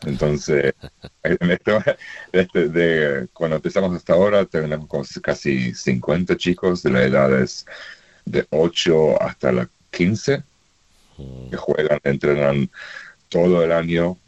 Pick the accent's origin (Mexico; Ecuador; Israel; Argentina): Israel; moved away as an adult; also born or lived in Paraguay; now in Australia; Entonces, esa mezcla de paraguayo, argentino. Yo nací en Paraguay, crecí en Israel y como 20 años nos mudamos acá a Australia, 22 años, digamos. Entonces, la familia todavía está, tengo mitad de familia en Israel, mitad en Sudamérica